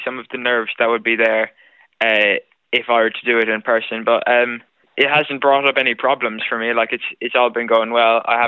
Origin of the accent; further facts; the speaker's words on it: Tramore, County Waterford, Ireland; So, yeah, I am from Tramore. I'm in first year now. I'm 13 years old doing the project.